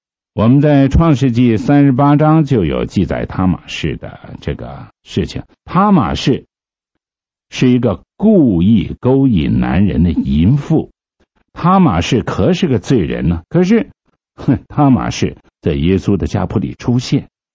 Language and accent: Chinese; China; 我们是中国人呢，为什么我们今天能够蒙神的怜恤顾恤呢